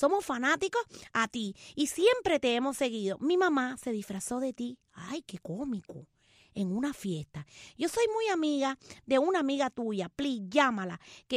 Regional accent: Cuba; now in United States; Vivimos aquí en Estados Unidos, pero somos cubanos

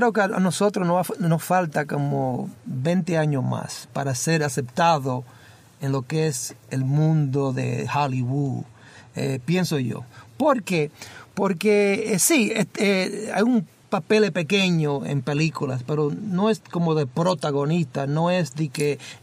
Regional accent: Dominican Republic; No, eso no es mío, porque yo soy dominicano.

